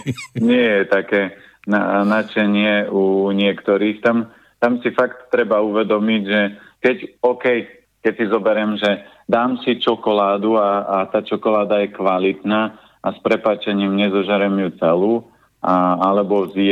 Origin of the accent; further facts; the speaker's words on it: Tvrdošín, Žilina Region, Slovakia; also born or lived in Trstená; ja som konkrétne z Tvrdošina, čiže v Trstenej som sa narodil, čiže Tvrdošin je kúsok od Trstenej, to je pár kilometrov